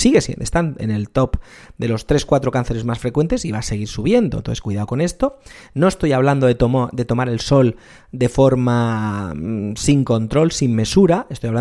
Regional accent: Spain; eso es otro de los problemas de España, que somos, la productividad española es un poco regular

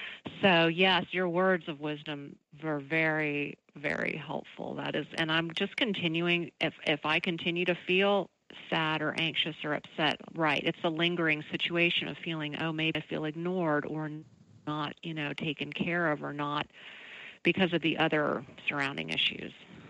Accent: Atlanta, Georgia, United States; I grew up in Atlanta. I'm so familiar with CDC.

